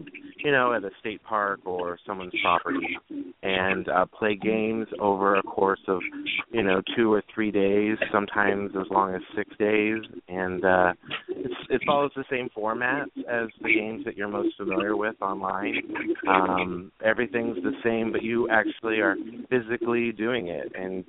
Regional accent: Dayton, Ohio, United States; I am from Dayton, Ohio, but I've lived all around and played orgs and live reality games all around the country.

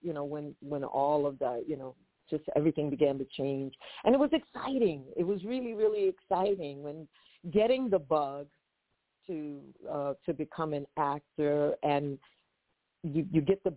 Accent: Harlem, New York, United States; Growing up in Harlem, I was accustomed to my neighborhood being one of a community where people looked out for each other.

